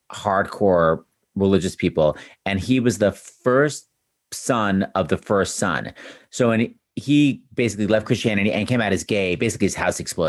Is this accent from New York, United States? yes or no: yes; New York, United States; By the way, we grew up in New York, so it doesn't make any sense.